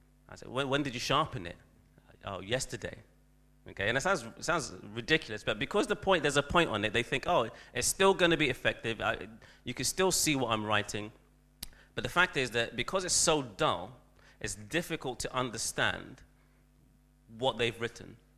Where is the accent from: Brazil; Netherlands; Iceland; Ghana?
Ghana; I remember growing up in Ghana, and my grandma always made sure we were, we looked, you know, sharp, especially for school.